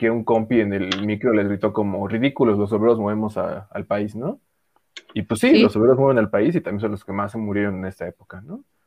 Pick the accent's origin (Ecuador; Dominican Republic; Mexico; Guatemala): Mexico; Somos del Estados Unidos de México.